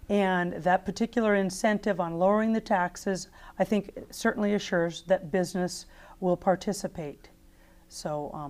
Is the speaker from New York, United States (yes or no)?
no; Cordova, Alaska, United States; I'm a lifelong Alaskan. I grew up in Gulkana in Cordova.